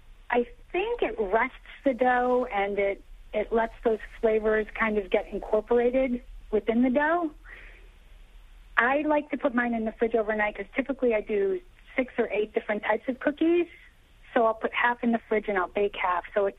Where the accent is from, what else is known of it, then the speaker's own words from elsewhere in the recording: Niagara Falls, New York, United States; also born or lived in Brooklyn; now in Westchester, United States; No, I grew up in Niagara Falls.